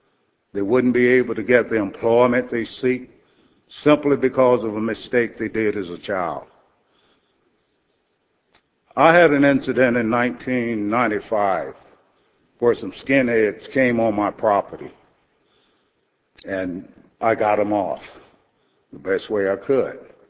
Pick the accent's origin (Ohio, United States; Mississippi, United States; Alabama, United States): Mississippi, United States; I was born in Mississippi, so I grew up under the constricts of that decision that was made in Plessy versus Ferguson